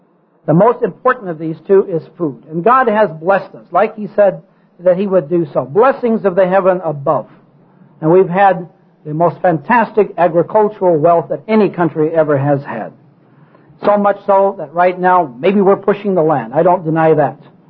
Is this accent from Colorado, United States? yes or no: no; California, United States; still buy California wines. They're pretty good. I don't care for New York State wines, except the champagnes are pretty good. So I stick with my home state.